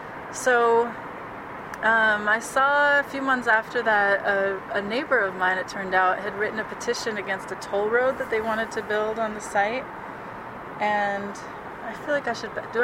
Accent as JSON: {"language": "English", "region": "Colorado", "country": "United States", "tie": "born or raised there", "said": "growing up in Colorado, I'd kind of heard of rocky flats"}